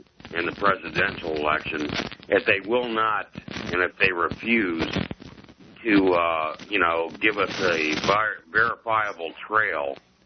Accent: Ackworth, Yorkshire and the Humber, United Kingdom; from Ackworth.

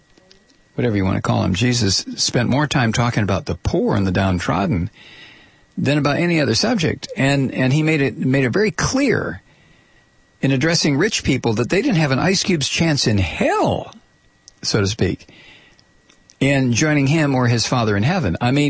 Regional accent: United States; I'm entitled to it. I'm an American. I paid into it.

